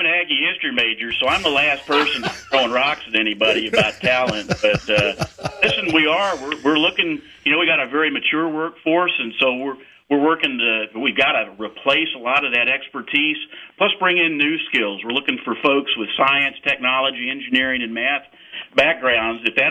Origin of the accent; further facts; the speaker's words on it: Amarillo, Texas, United States; also born or lived in San Antonio; I'm a Texan. I grew up in Amarillo and then moved to San Antonio in 68, Air Force brat.